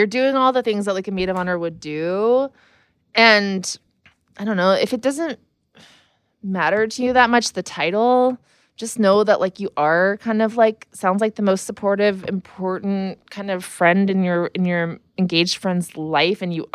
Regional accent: Azores, Portugal; We're Azorean, yeah.

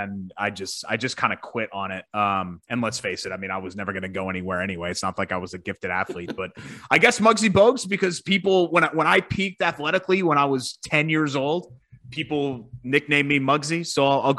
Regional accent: New York area, United States; which, you know, growing up near New York, I really didn't want him

